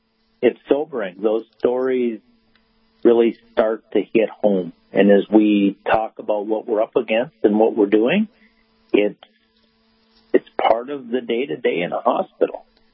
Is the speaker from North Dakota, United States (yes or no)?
yes; Lignite, North Dakota, United States; I grew up in Lignite in Portal, North Dakota, and I think of Newtown as home